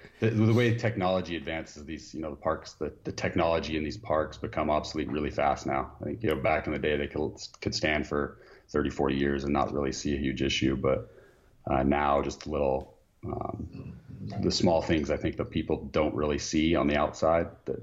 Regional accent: Reno, Nevada, United States; Yeah, I'm from Reno, Nevada. I grew up playing baseball, football in high school

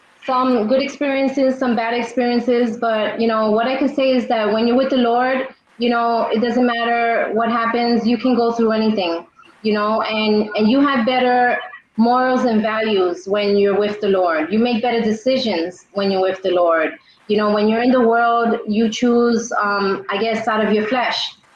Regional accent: New York City, New York, United States; also born or lived in New Jersey; I'm also from New York City. New York City in the house. born and raised in Queens, New York, and then later on moved to Jersey for like 13 years to finish raising my kids over there.

